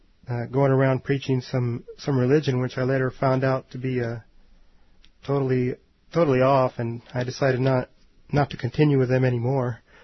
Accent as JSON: {"language": "English", "region": "California", "country": "United States", "tie": "born or raised there", "said": "I grew up in California, and I originally was Roman Catholic"}